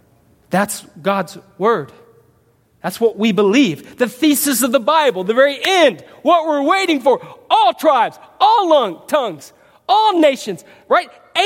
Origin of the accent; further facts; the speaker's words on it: United States; I'm American. I'm educated.